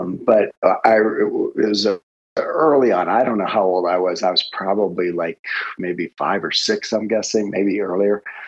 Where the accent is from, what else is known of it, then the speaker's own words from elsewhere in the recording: Miami, Florida, United States; I grew up in South Florida, so specifically Miami.